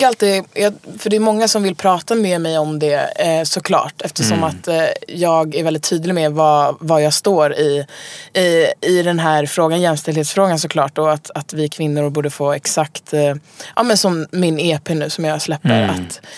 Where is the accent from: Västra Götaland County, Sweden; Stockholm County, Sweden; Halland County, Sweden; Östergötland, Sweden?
Stockholm County, Sweden; Stockholm; also born or lived in Umeå; Stockholm är ju verkligen mitt, det här har jag vuxit upp så.